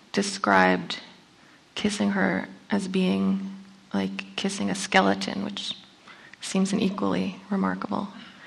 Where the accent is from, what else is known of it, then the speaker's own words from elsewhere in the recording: New England, United States; I am from New England, so I feel that I could say this.